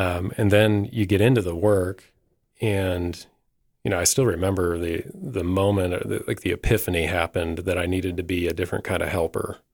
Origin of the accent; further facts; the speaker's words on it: Washington, United States; So I'm from Southwest Washington, and, you know, kind of as rural as Washington State gets on the western side. Grew up in a small town